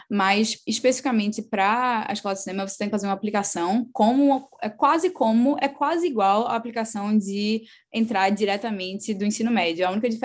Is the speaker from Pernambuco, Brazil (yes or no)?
yes; Recife, Pernambuco, Brazil; also born or lived in Boston / Maine; Eu saí aqui do Recife quando eu estava prestes a começar o terceiro ano. E eu ia fazer um intercâmbio de 6 meses e voltar para o Brasil.